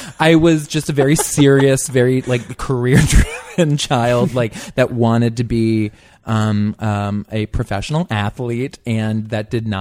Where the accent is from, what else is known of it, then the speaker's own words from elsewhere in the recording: Bel Air, Maryland, United States; I grew up just north of Baltimore.